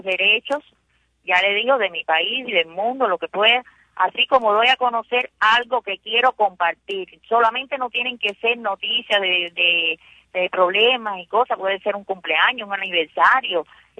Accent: Havana, Cuba; moved away; por qué vine de La Habana para acá

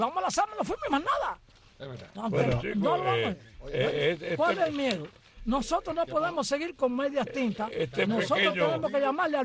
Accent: Cuba; born there; que somos naturales, somos nacidos en Cuba

